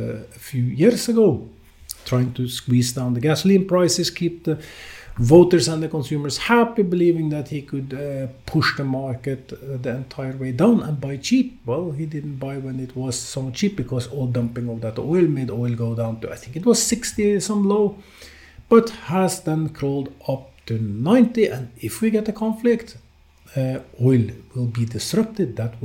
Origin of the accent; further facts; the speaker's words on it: Oslo, Norway; in a small country like Norway, which I was born in Oslo, Norway, and been living most of my life in Norway.